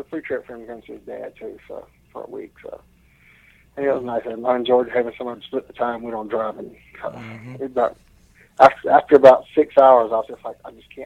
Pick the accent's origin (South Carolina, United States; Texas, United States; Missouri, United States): South Carolina, United States; Edgefield; I'm going to head back to my hometown, which is Edgefield, see my dad